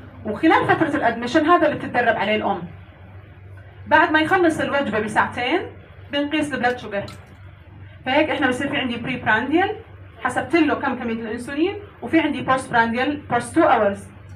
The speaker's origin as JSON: {"language": "Arabic", "country": "Jordan", "said": "انا مش متاكده انه موجود عندنا في الاردن لسه ما بعرف"}